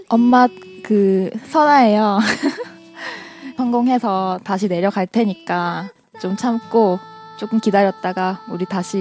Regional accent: Busan, South Korea; now in Seoul, South Korea; 고향은 부산인데요. 꿈을 펼쳐보고자 와서 계속 일을 하고 있는데

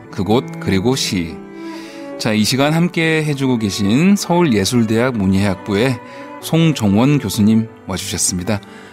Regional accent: Yeosu, South Jeolla, South Korea; 네, 저 여수에서 왔습니다.

